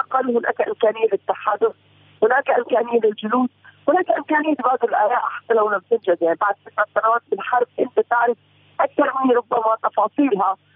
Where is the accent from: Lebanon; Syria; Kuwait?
Syria; أنا كمواطن سوري